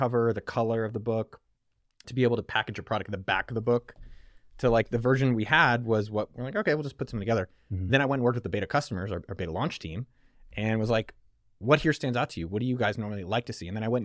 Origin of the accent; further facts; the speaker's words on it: California, United States; born there; I come from Silicon Valley. Like I was just born there.